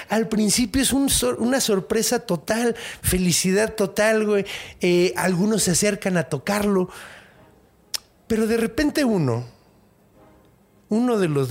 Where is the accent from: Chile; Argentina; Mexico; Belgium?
Mexico; los franceses, como los mexicanos, nos comemos lo que sea.